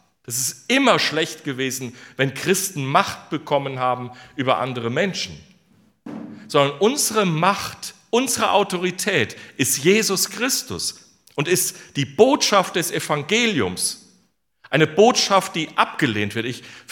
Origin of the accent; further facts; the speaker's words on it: North Rhine-Westphalia, Germany; Und ich komme aus dem Siegerland, wir haben einen Siegerländer Genitiv